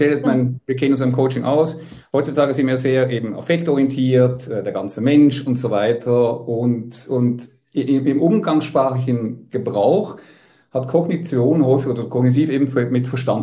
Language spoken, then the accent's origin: German; Basel, Basel-Stadt, Switzerland; Ich bin in der Schweiz aufgewachsen, ja.